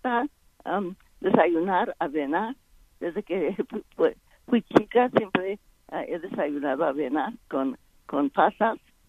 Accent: Stockton, California, United States; also born or lived in New Mexico; mis padres se divorciaron, así es que nací en Nuevo México, pero me crié en Stockton, California.

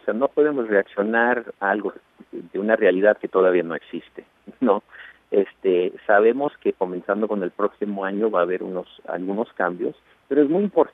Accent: Los Angeles, California, United States; now in Maryland, United States; Yo, antes de vivir acá en Maryland, en la costa este, yo crecí en Los Ángeles

